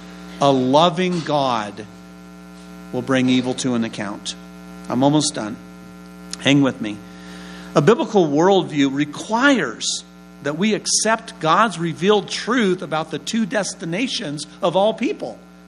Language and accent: English; United States; moved away as an adult; now in Sweden; I'm an American. I moved to Sweden. I'm 18 years old. I'm a high school student.